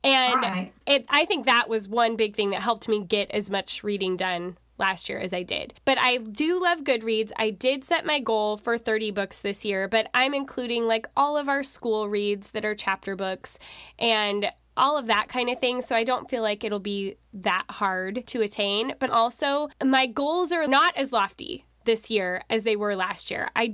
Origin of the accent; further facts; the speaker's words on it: Washington, United States; which, of course, I'm from Washington.